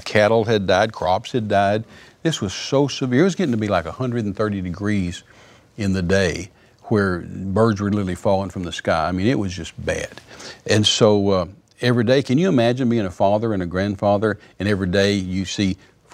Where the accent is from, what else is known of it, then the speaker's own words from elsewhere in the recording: United States; And that goes over our head as an American, because we don't think in those terms